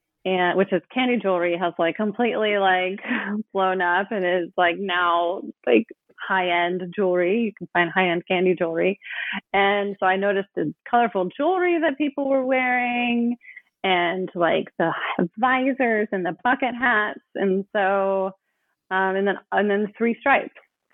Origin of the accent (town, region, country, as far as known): Oakland, California, United States; born or raised there